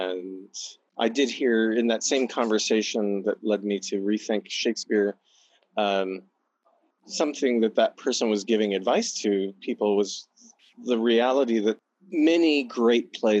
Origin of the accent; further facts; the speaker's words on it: Bellingham, Washington, United States; And I grew up in Bellingham, which is another Northwest college town, right?